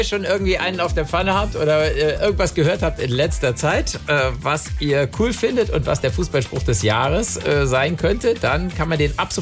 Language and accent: German; Cologne, North Rhine-Westphalia, Germany; Ich bin ein bisschen verstört als Kölner